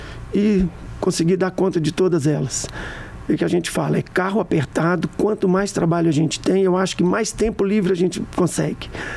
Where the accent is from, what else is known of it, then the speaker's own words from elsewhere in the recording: São João del Rei, Minas Gerais, Brazil; born there; eu nasci em São João del Rei, no distrito do Cajuru, que voltei lá recentemente, depois de muitos anos. A minha família é toda da região de São João del Rei.